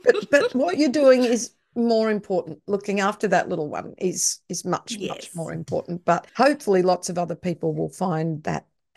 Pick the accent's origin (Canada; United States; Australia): Australia; maybe I love it because I'm Australian.